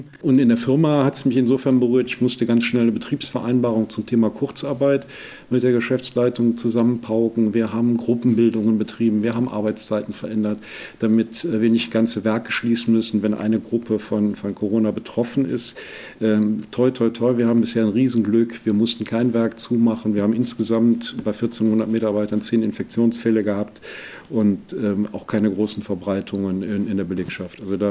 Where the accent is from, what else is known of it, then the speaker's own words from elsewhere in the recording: Cologne, North Rhine-Westphalia, Germany; born there; now in Bergisch Gladbach, Germany; Ich bin geboren in Köln, auch während des Studiums habe ich in der Kölner Südstadt gelebt und dann bin ich meiner Frau nach Bergisch Gladbach gefolgt